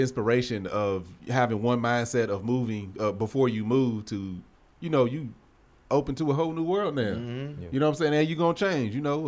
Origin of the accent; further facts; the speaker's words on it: the South, United States; Y'all say chicken. I'm from the South.